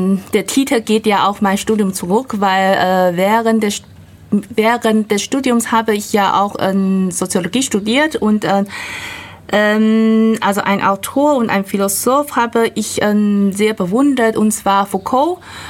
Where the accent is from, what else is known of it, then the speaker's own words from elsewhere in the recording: Taiwan; German is a second language; also born or lived in Bonn; now in Germany; ich komme ja ursprünglich aus Taiwan und bin eigentlich Rheinländerin sozusagen, weil ich habe ja in Bonn sehr lange Zeit gelebt und gearbeitet.